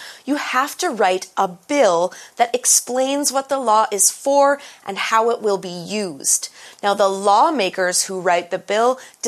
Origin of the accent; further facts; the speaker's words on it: Taiwan; I do still care about the politics in my home country.